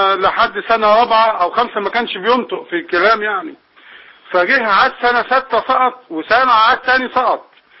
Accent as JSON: {"language": "Arabic", "town": "Itay El Barud", "region": "Beheira", "country": "Egypt", "said": "أنا من البحيرة من إيتان البارود."}